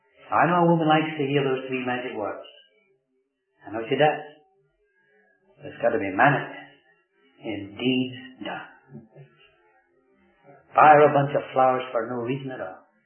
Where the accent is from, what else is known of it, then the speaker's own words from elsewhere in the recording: Scotland, United Kingdom; because I'm a Scotsman, as you know. And I have difficulty getting my rolling tongue around those two words together.